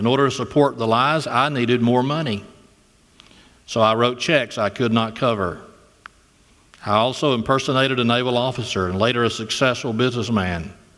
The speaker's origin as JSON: {"language": "English", "town": "Florella", "region": "Florida", "country": "United States", "tie": "born or raised there", "said": "Beach, just 45-minute drive from my hometown, Florella."}